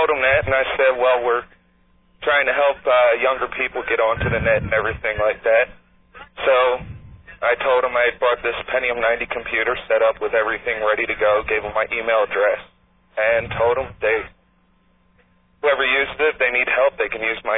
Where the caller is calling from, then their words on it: Newark, Delaware, United States; Newark, Delaware.